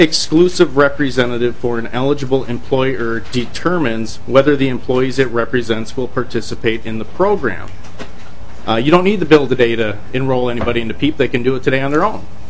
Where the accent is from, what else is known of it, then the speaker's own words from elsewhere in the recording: Minnesota, United States; It's militant modesty is what I grew up with in Minnesota.